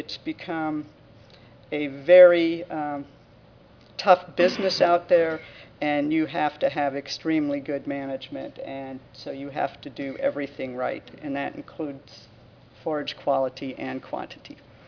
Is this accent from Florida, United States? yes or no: yes; Florida, United States; I was from Florida originally, yeah. So I know the kind of stuff that grows down there